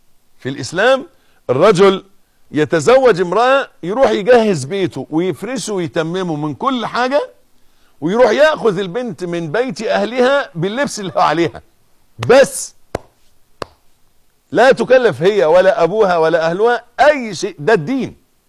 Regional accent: Egypt; يبدو الوضع عندنا في مصر، وأنا بتكلم على اللي أعرفه، يبدو أنها بقت من المهر

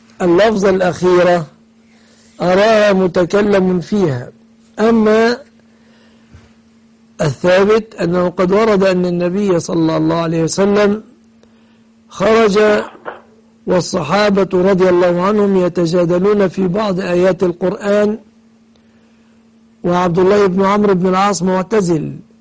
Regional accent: Egypt

